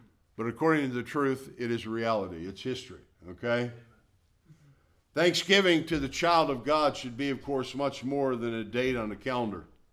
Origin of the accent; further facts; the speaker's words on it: Milwaukee, Wisconsin, United States; When I was growing up in Milwaukee, my parents, of course, as you know, they went to church for maybe a year and then they stopped, but they sent us to church.